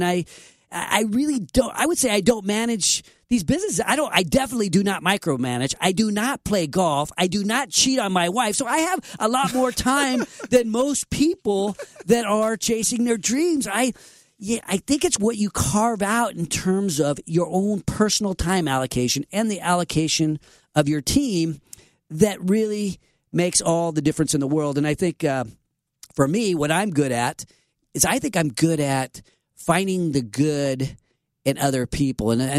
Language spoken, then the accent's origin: English; Sacramento, California, United States; I focus on the place that raised me and the place I will never leave, my hometown here in Sacramento.